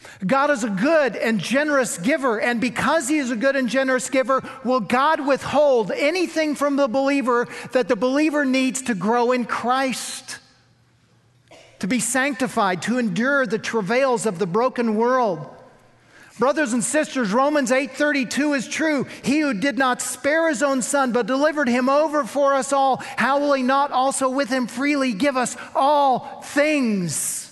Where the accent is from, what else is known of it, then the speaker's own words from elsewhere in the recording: Texas, United States; So I'm from Texas, and there's a nuance here you need to understand.